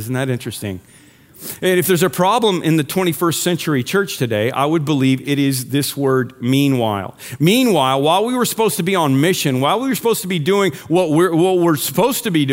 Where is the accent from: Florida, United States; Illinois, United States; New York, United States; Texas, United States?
Illinois, United States; Remember, I'm from Illinois, not Colorado.